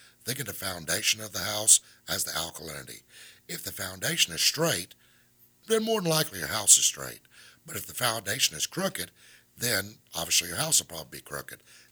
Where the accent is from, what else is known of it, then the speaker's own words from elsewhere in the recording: Atlanta, Georgia, United States; Well, I am from Atlanta.